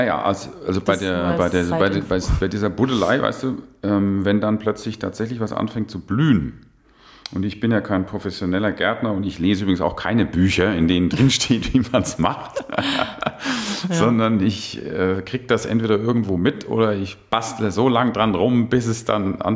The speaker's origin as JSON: {"language": "German", "region": "Bavaria", "country": "Germany", "tie": "born there", "said": "ich bin ja in Bayern geboren"}